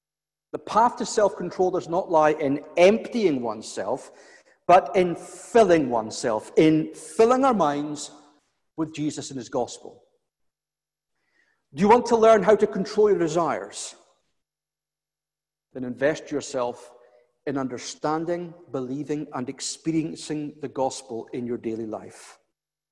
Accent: Cyprus; When I was a teenager growing up in Cyprus, there were so many mosquitoes

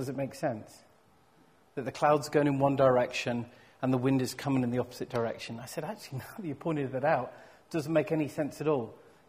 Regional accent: South West England, United Kingdom; Growing up in Cornwall, I spent huge amounts of time in the sea

